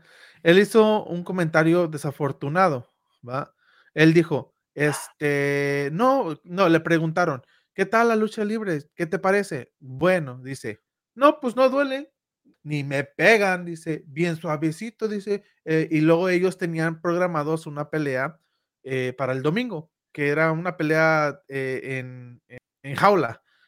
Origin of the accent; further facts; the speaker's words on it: Mexico; Se pueden dar cuenta que somos totalmente 100% mexicanos, ¿va?